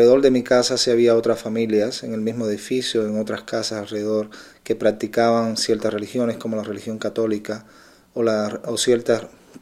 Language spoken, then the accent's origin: Spanish; Cuba; born there; yo nací con la revolución en Cuba y mi familia particularmente no era muy devota